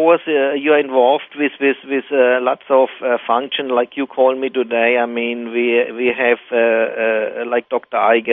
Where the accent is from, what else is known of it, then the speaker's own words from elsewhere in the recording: Germany; on the way to my hometown, 10 miles away from East Germany, where I grew up.